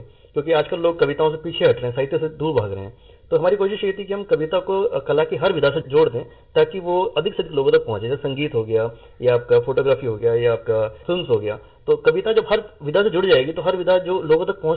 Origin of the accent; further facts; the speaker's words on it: Delhi, India; also born or lived in Kochi, Kerala; मैं मूल रूप से केरला से बिलोंग करता हूँ, और केरला के एक कोच्चि में एक छोटा सा गाँव है, वहाँ से मैं बिलोंग करता हूँ। तो अब ये 4 साल की उम्र में दिल्ली आ गया था, और तब से दिल्ली में ही हूँ